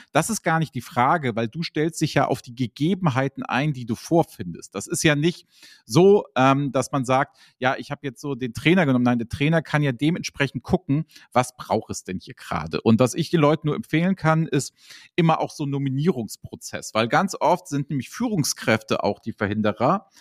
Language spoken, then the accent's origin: German; Northern Germany, Germany; born there; Ich bin ja nun, sag ich mal, gebürtiger Norddeutscher